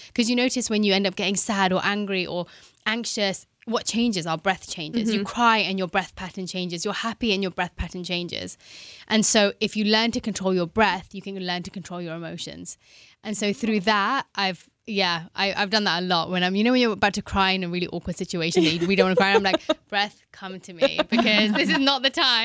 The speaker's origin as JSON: {"language": "English", "region": "London", "country": "United Kingdom", "tie": "born or raised there", "said": "I grew up in London. I come from an Indian family."}